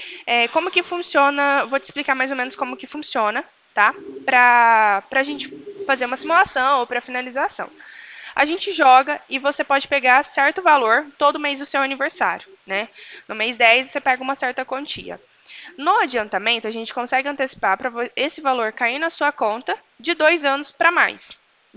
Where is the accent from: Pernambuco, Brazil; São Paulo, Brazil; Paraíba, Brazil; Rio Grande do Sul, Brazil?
São Paulo, Brazil; eu sou de outra cidade, sou de Franco, interior de São Paulo.